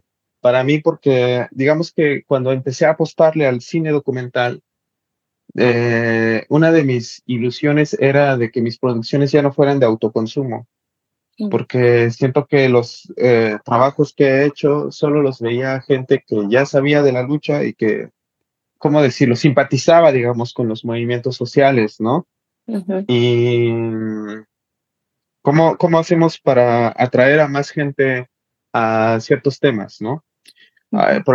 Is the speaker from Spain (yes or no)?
no; Chiapas, Mexico; pero yo hablo de Chiapas siempre porque es el lugar de donde vengo.